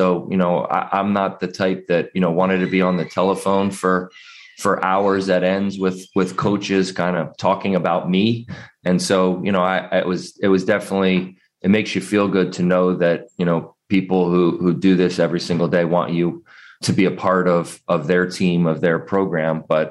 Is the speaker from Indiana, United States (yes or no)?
no; New Jersey, United States; Oh, man, I grew up in the New Jersey side of Philadelphia.